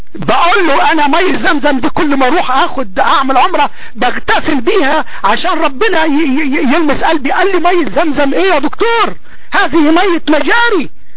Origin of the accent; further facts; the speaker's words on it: Egypt; moved away as an adult; now in United States; انا عم في امريكا الان لكن ما بحبهاش، ما الناس هنا كل بردين مش زي بلادنا، يعني انا بحب بلدي مصر بتجري في دمي